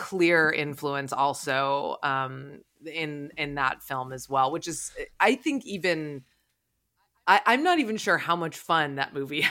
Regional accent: St. Croix, U.S. Virgin Islands; is the airport code for St. Croix in the U.S. Virgin Islands, which is where I am from. I was born and raised in St. Croix, and my parents still live there, so I go back all the time.

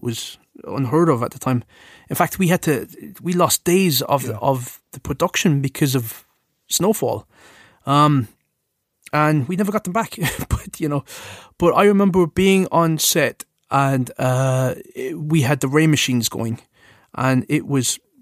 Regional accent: England, United Kingdom; accent: English; moved away; also born or lived in Cork; I was brought up in England. And when I left England, I went to Ireland with my mom, and I went to Cork. And this is in the sort of mid to late 80s

